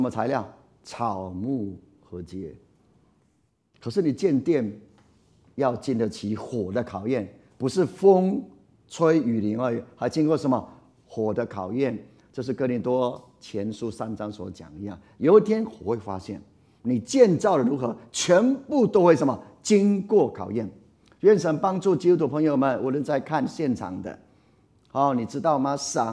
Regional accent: Taiwan; 现在我们台湾人比较不知道了

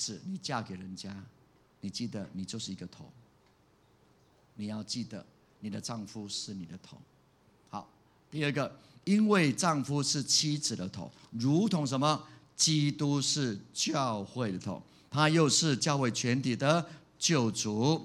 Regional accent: Taiwan; 我们台湾人结婚之后都说这关头家关头的，

